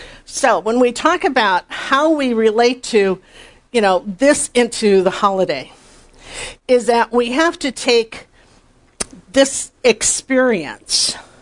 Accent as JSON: {"language": "English", "region": "North Dakota", "country": "United States", "tie": "born or raised there", "said": "I grew up in North Dakota."}